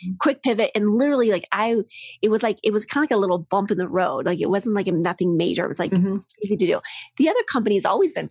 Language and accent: English; Midwest, United States; You know, I gave this silly analogy that I'm from the Midwest. And so I grew up on a farm.